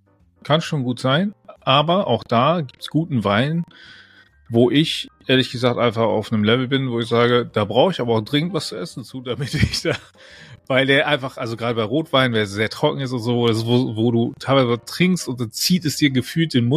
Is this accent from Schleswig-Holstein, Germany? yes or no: no; Lower Saxony, Germany; da wo ich groß geworden bin, ist Emsland.